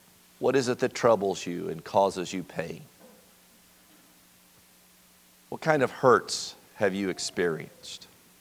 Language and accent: English; Floyds Knobs, Indiana, United States; I am so thankful that I grew up in Floyd's Knobs, Indiana, as I mentioned on Sunday, in a great era of United States history.